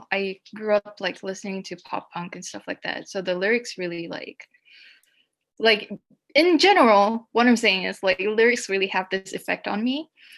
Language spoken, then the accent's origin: English; Singapore; English is a second language; Like, I don't know what Singaporeans say is their native language, but compared to people from like America or the UK, where, you know, they grow up speaking English and only English, like we grow up speaking Singlish, Chinese.